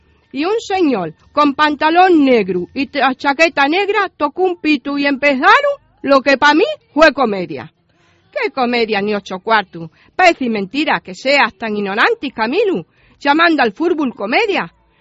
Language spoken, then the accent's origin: Spanish; Extremadura, Spain; moved away; mi padre Extremadura lo llevaba muy dentro. Y eso me lo transmitió a mí. Yo soy muy, muy extremeña. He estado 36 años fuera, pero siempre, siempre echa mucho de menos a mi tierra y a mi gente.